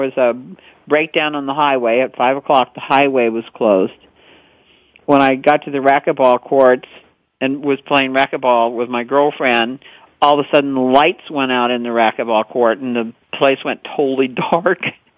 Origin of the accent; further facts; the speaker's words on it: United States; And I'm an American who's, like, totally had it with these turkeys